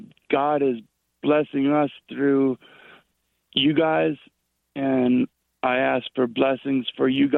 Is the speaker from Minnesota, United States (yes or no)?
no; Reno, Nevada, United States; I'm from Reno also.